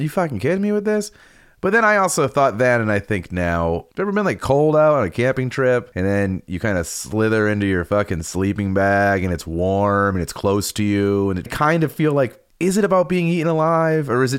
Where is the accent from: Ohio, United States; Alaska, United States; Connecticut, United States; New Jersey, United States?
Connecticut, United States; I am from Connecticut, as everyone knows, and our state animal is the sperm whale